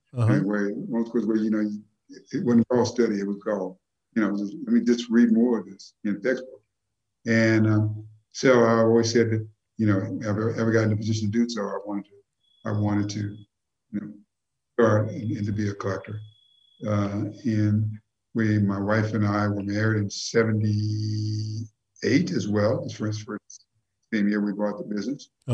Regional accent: Memphis, Tennessee, United States; When I grew up in Memphis, there were no museums for black folks.

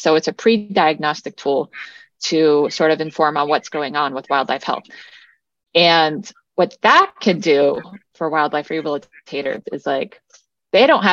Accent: California, United States; And because we're from California and everyone knew us, this was, like, probably a good pilot

